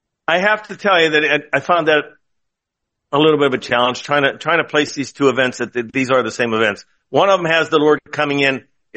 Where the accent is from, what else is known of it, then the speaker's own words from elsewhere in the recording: West Newton, Pennsylvania, United States; Westmoreland County, back in my hometown where Little West Newton is, and so on.